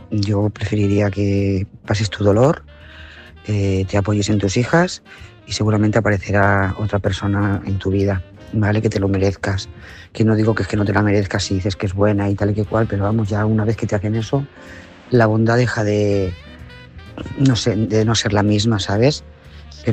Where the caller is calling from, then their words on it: Lloret de Mar, Catalonia, Spain; corresponsal de Lloret de Mar.